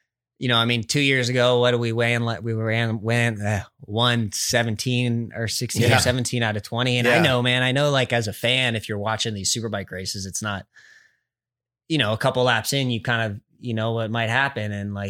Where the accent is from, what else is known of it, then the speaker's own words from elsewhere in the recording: United States; I'm an American, so I'm biased, but American tracks, American fans